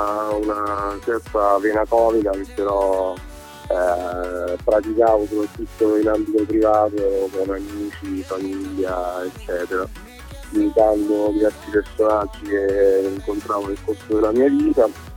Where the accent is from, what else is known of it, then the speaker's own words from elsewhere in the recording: Acquasanta Terme, Marche, Italy; also born or lived in Ascoli Piceno; Io sono nato da Piceno e poi sono cresciuto invece da qua Santa Terme, quindi nel mio paese nativo.